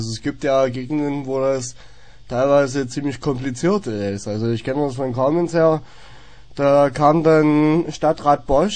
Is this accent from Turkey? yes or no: no; Saxony, Germany; ich komme ja aus der Oberlausitz